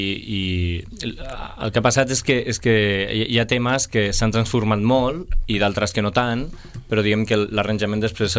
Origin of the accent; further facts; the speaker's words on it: Sant Cugat del Vallès, Catalonia, Spain; now in Rubí, Spain; Ah, jo ara estic visquent a Rubí, però abans era de Sant Cugat. Uh-huh. I, bueno, però, del Vallès.